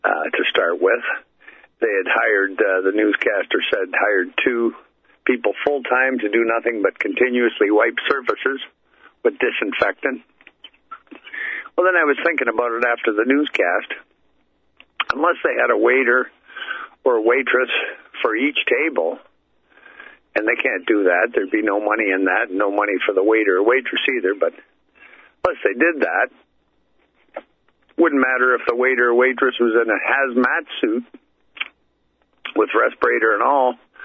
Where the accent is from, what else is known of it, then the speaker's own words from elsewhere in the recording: Canada; I can tell you up here in Canada, I live in Canada, I'm Canadian. I'm just on the north shore of Lake Erie here, just half an hour from Buffalo, New York.